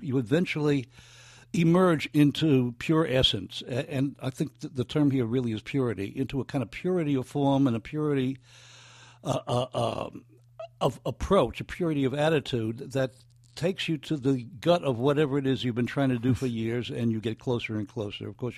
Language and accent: English; New York City, New York, United States; born there; Well, I was born in the Bronx, which is a little worse than Kenya.